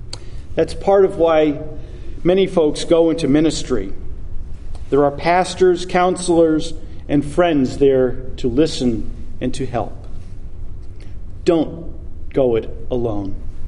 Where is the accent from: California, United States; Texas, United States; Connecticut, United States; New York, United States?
Connecticut, United States; Hartford; I grew up in the Hartford, Connecticut area, and just the other side of the street from the church I grew up in was a Bond bakery.